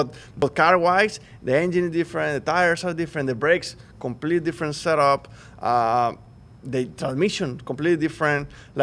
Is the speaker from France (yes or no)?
no; Mexico; English is a second language; now in United States; I grew up in Mexico, but the very first time I moved to the U.S. was here.